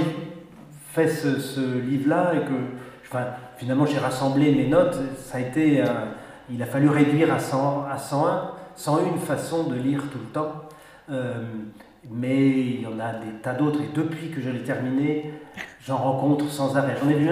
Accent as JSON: {"language": "French", "town": "Paris", "region": "Île-de-France", "country": "France", "said": "je suis parisien, je reprendrai ce soir la route vers cette bonne ville de Paris."}